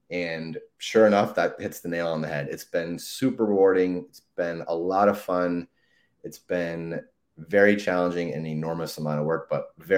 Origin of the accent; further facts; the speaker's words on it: New York, United States; So I grew up in New York. We had the Empire State Games, which of course I participated